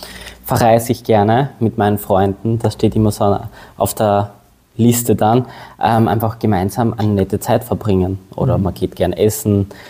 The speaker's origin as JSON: {"language": "German", "region": "Styria", "country": "Austria", "moved": "yes", "lives_now": "Vienna, Austria", "said": "Kommen tue ich aus der Steiermark ursprünglich, bin jetzt schon 11 Jahre in Wien."}